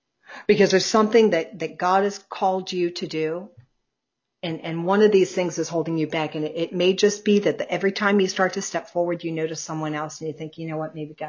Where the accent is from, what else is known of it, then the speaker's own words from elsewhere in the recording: New Jersey, United States; But I'm from New Jersey, and I talk like that.